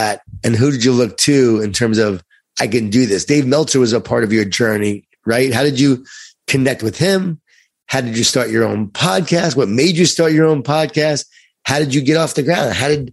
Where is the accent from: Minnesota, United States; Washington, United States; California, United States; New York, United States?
New York, United States; moved away; I'm from Long Island too, but yours is a lot stronger than me, right? Because you're still there. I moved away. I got Southernized.